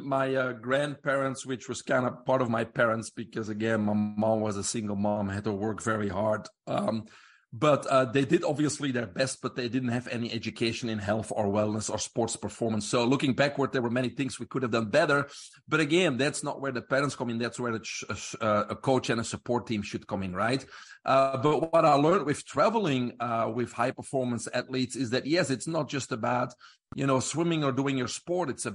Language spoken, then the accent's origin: English; Belgium; English is a second language; moved away as an adult; now in Florida, United States; I do have an accent, of course. So I'm originally from Belgium. I grew up over there.